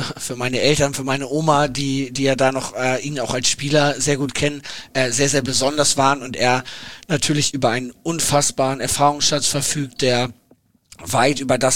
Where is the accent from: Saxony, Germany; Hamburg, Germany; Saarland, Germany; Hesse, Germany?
Hamburg, Germany; als Hamburger eine Riesensache, dass wir als Paar dann wieder in unsere Heimatstadt gehen durften